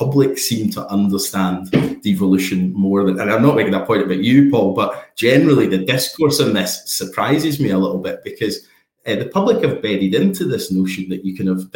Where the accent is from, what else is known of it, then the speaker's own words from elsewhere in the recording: Scotland, United Kingdom; I'm here as a Scottish Labour MP